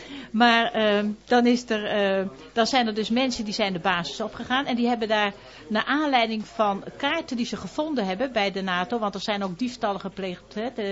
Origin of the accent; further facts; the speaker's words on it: Friesland, Netherlands; Ik kom sowieso al uit Friesland.